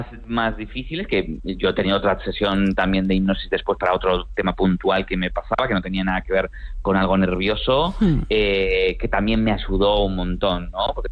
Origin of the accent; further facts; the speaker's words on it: Madrid, Community of Madrid, Spain; moved away as an adult; now in Argentina; empecé a los 25 años, que me fui a vivir a la Argentina. Yo soy de Madrid, pero me fui allá